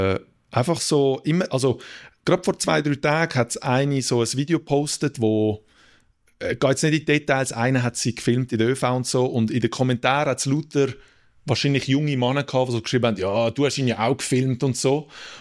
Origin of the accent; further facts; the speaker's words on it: Zurich, Switzerland; Ja, ich bin im Limmatal geboren, 1992. Limmatalspital in Schlieren. Darf ich glaube auch so sagen. und ja, vorwiegend im Limmatal aufgewachsen und gelebt.